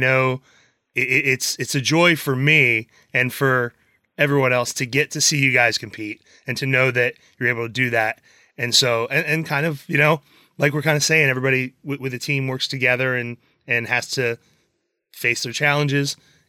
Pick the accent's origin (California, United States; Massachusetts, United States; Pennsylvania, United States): Pennsylvania, United States; Upper Darby; I grew up in Upper Darby.